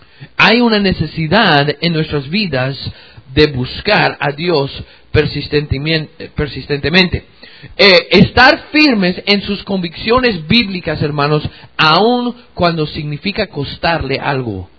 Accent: United States; now in Guatemala; yo sé que soy norteamericano, soy gringo, pero yo tengo 17 años de vivir en Guatemala.

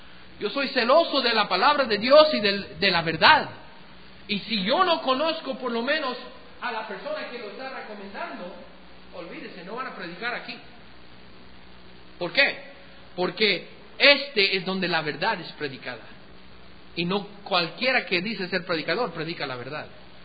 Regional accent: United States; Spanish is a second language; a nosotros, como gringos, no nos afecta mucho

